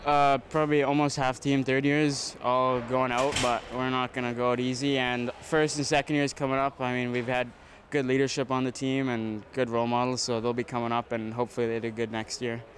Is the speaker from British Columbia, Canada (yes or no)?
yes; Hazelton, British Columbia, Canada; I'm from Hazleton, playing for Smithers.